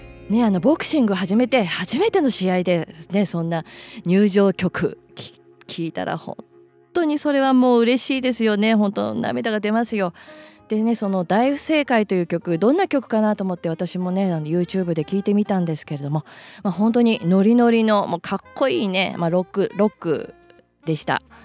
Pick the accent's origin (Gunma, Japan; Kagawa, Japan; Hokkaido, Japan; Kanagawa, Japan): Gunma, Japan; 私のね地元の群馬県のリスナーさん